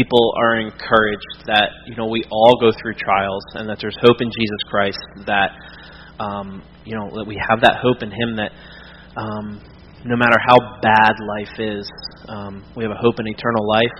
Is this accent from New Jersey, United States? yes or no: yes; Cape May, New Jersey, United States; I'm an artist from Cape May, New Jersey.